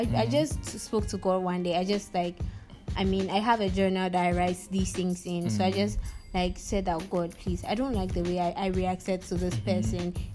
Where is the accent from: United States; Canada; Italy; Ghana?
Ghana; I'm always proud that I am a Ghanaian.